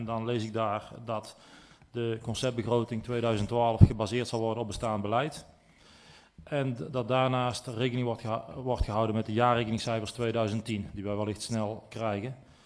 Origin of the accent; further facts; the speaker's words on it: Riel, North Brabant, Netherlands; Voorzitter, ik kom uit Riel.